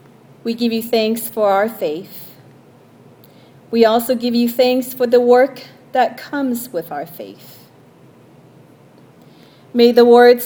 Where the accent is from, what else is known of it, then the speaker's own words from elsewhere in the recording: Hawaii, United States; I remember growing up in Hawaii, we were often hosts to guests that came through.